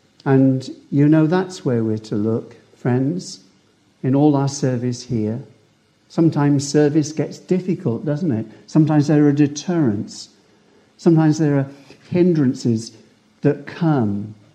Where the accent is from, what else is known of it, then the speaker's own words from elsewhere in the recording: Newbury, South East England, United Kingdom; I was brought up in Newbury. Lived in Newbury for the first 17 years of my life. And we lived behind an old shop.